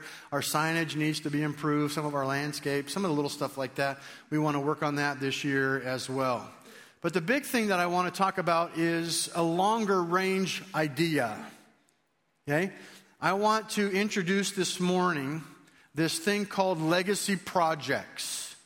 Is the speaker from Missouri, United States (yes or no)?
no; California, United States; I'm sitting right here, okay? I'm from California.